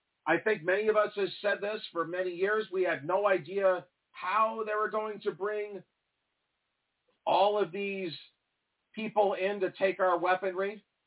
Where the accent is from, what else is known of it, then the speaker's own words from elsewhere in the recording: New York, United States; Trump doesn't bother me. Maybe it's because I'm from New York.